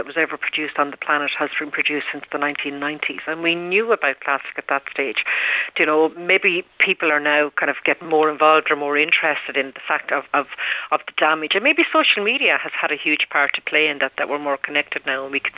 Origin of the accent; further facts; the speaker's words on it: Ireland; So we have that opportunity as Irish people.